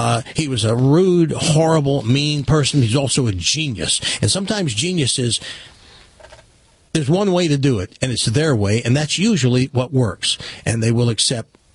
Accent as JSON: {"language": "English", "region": "Tennessee", "country": "United States", "tie": "born or raised there", "said": "Yeah, I'm a huge … fan because I grew up in Tennessee"}